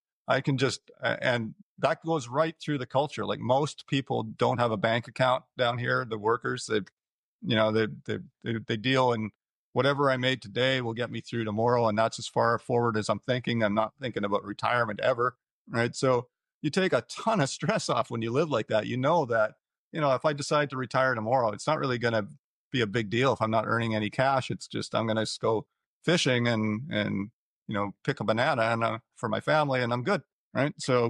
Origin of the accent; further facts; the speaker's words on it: Canada; Obviously, with my background as a Canadian, what's going on in Canada is pretty brutal right now.